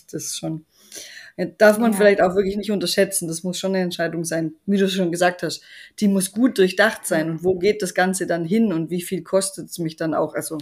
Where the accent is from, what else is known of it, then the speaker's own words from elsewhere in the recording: Germany; moved away as an adult; now in Austria; ich bin ja aus Deutschland groß geworden und sozialisiert und hatte auch einen ganz klaren Weg vor mir